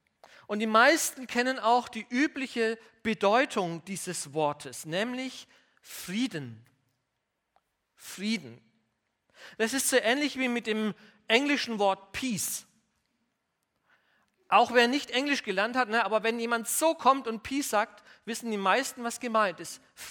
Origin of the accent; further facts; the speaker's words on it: Bavaria, Germany; aber wo ich herkomme, aus dem Bayerischen, kennt man das sehr gut.